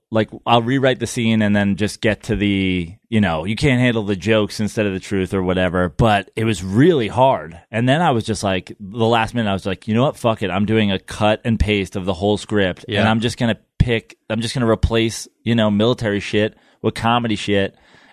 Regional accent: Katonah, New York, United States; I grew up just north of New York City in Westchester County, Katona, New York.

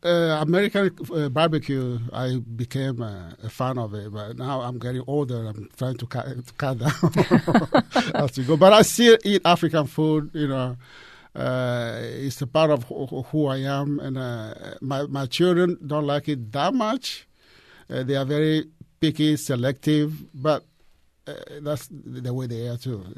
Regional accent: Togo; accent: French; English is a second language; Togo, in a nutshell, is a very tiny, small country. It's a French-speaking country, as you can tell from my accent.

